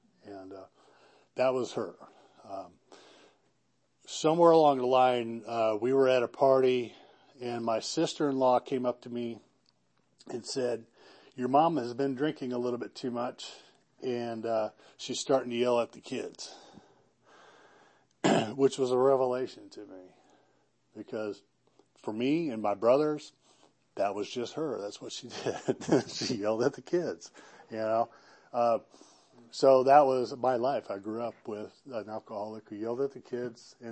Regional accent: Midwest, United States; So what it was like for me. I grew up in the Midwest. My mother was definitely one of us.

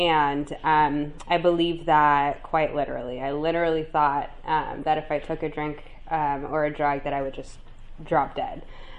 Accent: Santa Cruz, California, United States; I was raised in Santa Cruz, California. My parents were addicts.

